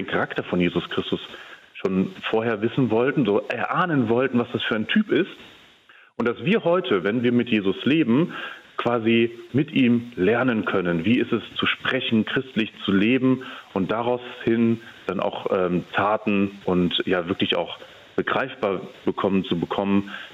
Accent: Lower Saxony, Germany; ich habe dann immer gesagt, so aus der Nähe von Osnabrück und so.

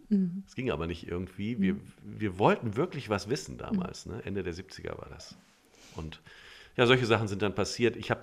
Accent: Göttingen, Lower Saxony, Germany; gibt es das in Göttingen auch, meine Heimatstadt, gibt es das in Göttingen auch?

